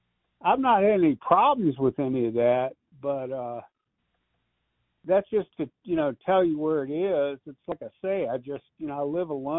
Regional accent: Richmond, United States; well, I grew up in Richmond

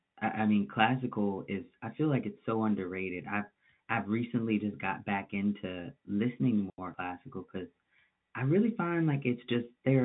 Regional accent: Cat Island, Bahamas; I'm from the Bahamas, from Cat Island in the Bahamas. I've lost my accent because I've been here so long.

